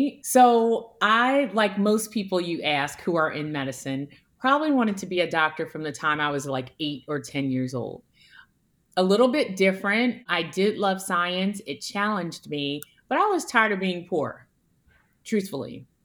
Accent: Philadelphia, Pennsylvania, United States; I'm a pediatric surgeon, but I'm born and raised in Philly.

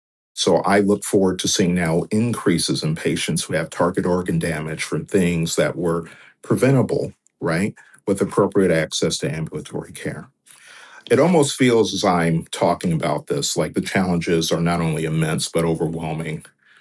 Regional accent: Delaware, United States; We're predicting in my home state in Delaware, 11,000 people will become uninsured

